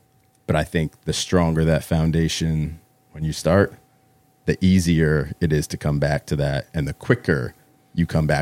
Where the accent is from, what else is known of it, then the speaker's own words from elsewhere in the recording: North Haven, Connecticut, United States; I am from New Haven and North Haven. Born at Yale New Haven Hospital. Went to New Haven private school growing up, but lived in North Haven, Connecticut, and my folks still live in North Haven.